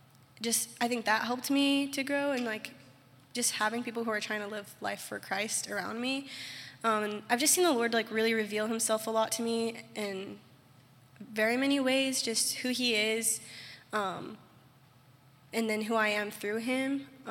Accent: Thomasville, North Carolina, United States; I'm from Thomasville, North Carolina. It's about an hour north of here.

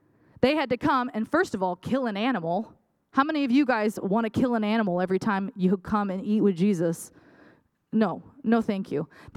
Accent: United States; I'm like, wow, being American rocks.

